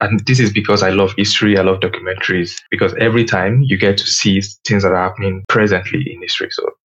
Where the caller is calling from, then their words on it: London, United Kingdom; I am speaking from London, East London to be precise.